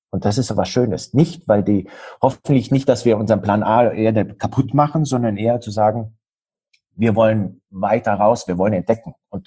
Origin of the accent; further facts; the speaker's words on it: Bavaria, Germany; born there; Ich bin im Allgäu geboren und im Allgäu heißt es, der Allgäu wird mit 40 erwachsen. Also ich bin jetzt 50